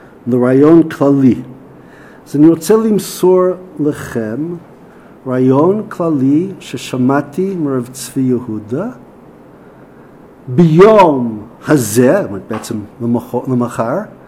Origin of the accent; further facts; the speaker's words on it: Chicago, Illinois, United States; born there; Hebrew is a second language; לא נולדתי לא בתל אביב, לא בירושלים, אפילו לא בבית שן. נולדתי באיזה מקום קצת קטן, קצת נידח, שנקרא שיקגו, ככה באמריקה. יש שם רק 15 מיליון אנשים